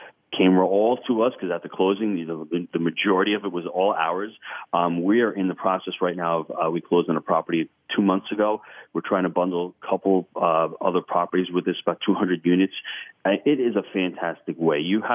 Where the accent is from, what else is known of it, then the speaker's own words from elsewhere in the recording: New York, United States; I'm a New Yorker.